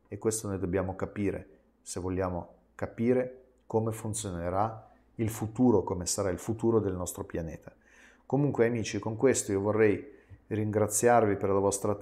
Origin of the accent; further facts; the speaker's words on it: Russia; now in Italy; io arrivo dall'Italia, ma io sono russo, perché in Italia vivo da 20 anni, ma sono nato, cresciuto in Unione Sovietica.